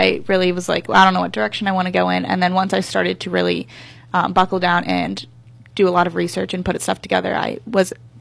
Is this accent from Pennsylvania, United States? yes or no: yes; Pennsylvania, United States; I am from Lebanon County. It's about 30 minutes past Hershey, Pennsylvania.